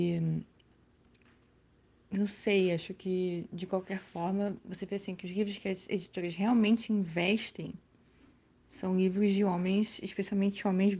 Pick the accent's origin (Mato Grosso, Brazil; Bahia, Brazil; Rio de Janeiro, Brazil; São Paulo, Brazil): Rio de Janeiro, Brazil; Eu sou do Rio de Janeiro, mas moro fora.